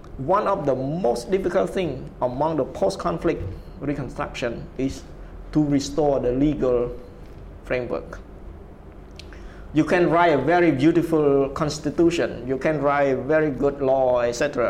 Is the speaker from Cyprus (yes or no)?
no; Cambodia; I grew up in the Khmer Rouge. I grew up all the way in the 80s